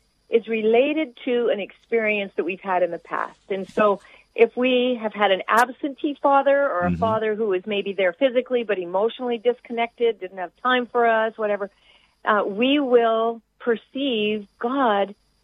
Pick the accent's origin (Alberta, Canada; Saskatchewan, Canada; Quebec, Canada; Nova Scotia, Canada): Alberta, Canada; But I grew up in Alberta on the prairies, so I was a landlubber girl through and through.